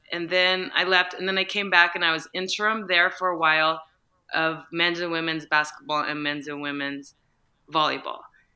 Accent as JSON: {"language": "English", "town": "Santa Fe", "region": "New Mexico", "country": "United States", "said": "I was a walk-on for tennis at the University of New Mexico. I'm from Santa Fe."}